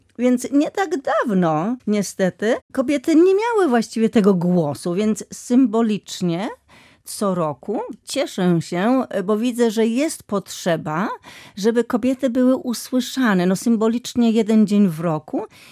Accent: Gdańsk, Pomeranian Voivodeship, Poland; jaka dumna jestem jako Polka i jako gdańszczanka, bo jednak stąd, z Gdańska

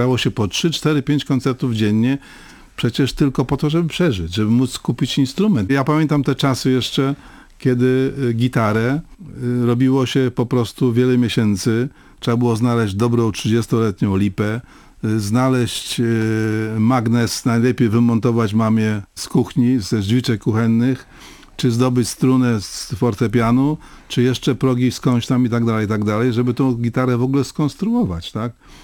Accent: Sopot, Pomeranian Voivodeship, Poland; born there; Ja się urodziłem w Sopocie, można powiedzieć, blisko Opery Leśnej.

